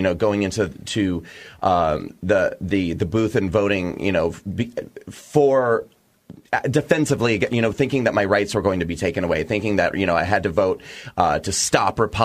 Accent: Nebraska, United States; Because I grew up in Nebraska, rural Nebraska.

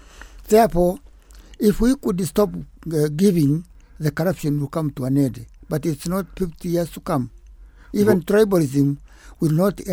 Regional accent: Murang'a, Murang'a County, Kenya; born there; I was born in Muranga in 1928.

